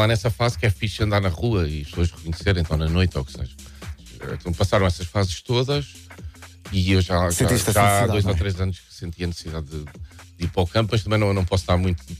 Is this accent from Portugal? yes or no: yes; Norte, Portugal; eu cresci no Douro, não é?